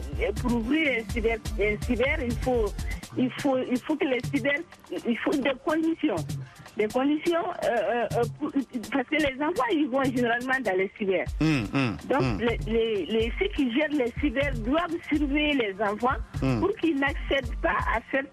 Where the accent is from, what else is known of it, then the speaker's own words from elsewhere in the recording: Mali; C'est pareil chez nous au Mali aussi.